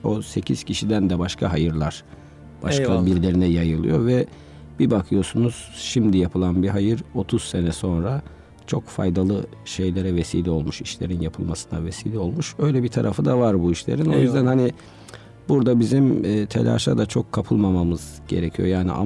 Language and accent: Turkish; Amasya, Turkey; born there; 75 Amasya doğumluyum. Amasya, Artvin, Selanik liyim. İşte evlendikten sonra Bingöllü oldum.